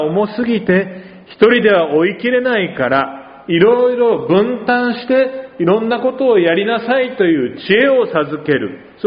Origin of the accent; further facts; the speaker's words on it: Oita, Japan; also born or lived in Higashimurayama; 心の奥底で本当は育ったのは大分で